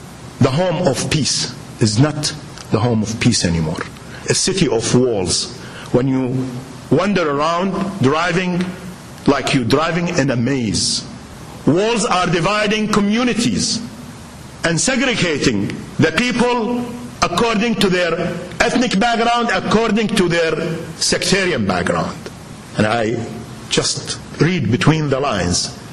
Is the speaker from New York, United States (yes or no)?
no; Minnesota, United States; So asked me, where are you from? From Minnesota.